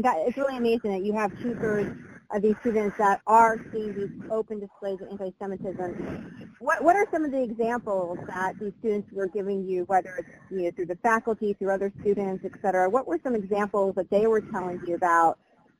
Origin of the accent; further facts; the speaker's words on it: Florida, United States; Yeah, so I know, because I'm from Florida, so I know in the state of Florida